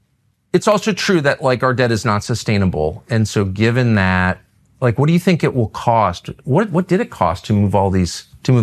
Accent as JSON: {"language": "English", "country": "United States", "said": "I know how defense contracting works. I'm from Washington."}